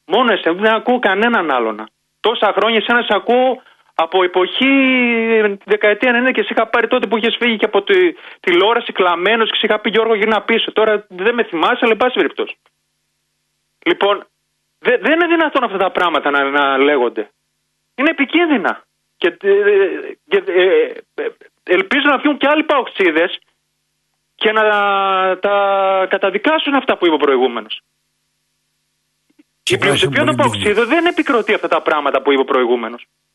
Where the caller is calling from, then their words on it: Thessaloniki, Central Macedonia, Greece; είμαι από Θεσσαλονίκη, τι κάνεις?